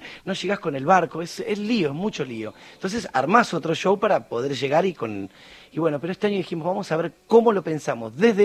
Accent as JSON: {"language": "Spanish", "town": "Caseros", "region": "Buenos Aires Province", "country": "Argentina", "tie": "born there", "lives_now": "Zona Norte, Argentina", "said": "yo nací en Caseros y a mí la cosa de barrio me encanta"}